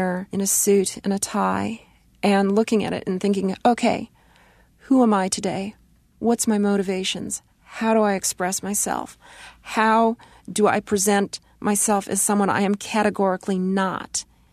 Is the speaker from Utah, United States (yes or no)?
no; Arizona, United States; I grew up near Luke Air Force Base, and my mom was a teacher near the base.